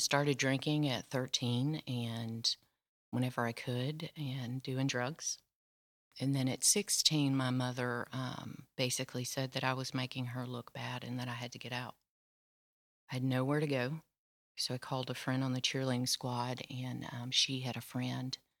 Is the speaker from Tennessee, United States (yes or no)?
yes; Ashland City, Tennessee, United States; So I grew up out in Ashland City, a small town out of Nashville